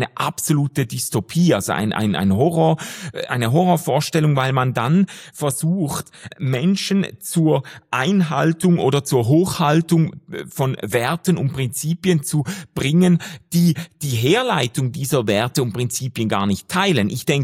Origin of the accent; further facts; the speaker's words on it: Switzerland; das uns zufällt als Schweizer und uns ganz viele Vorteile gebracht hat